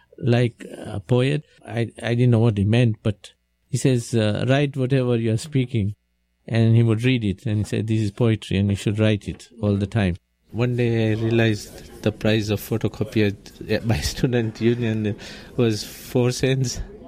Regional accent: Tanzania; when I grew up in Tanzania, I was born in 1948, so I started schooling in 1954.

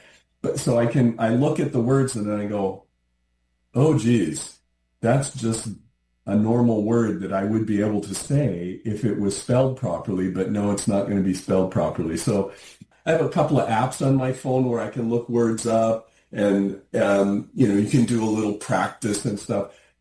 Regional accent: Saskatchewan, Canada; I'm not from there. I'm from Southern Saskatchewan, you know.

